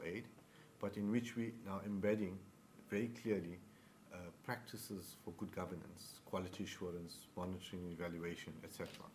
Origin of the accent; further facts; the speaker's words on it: South Africa; we're not going to prescribe as South African that we are going to get involved in this sector or that sector.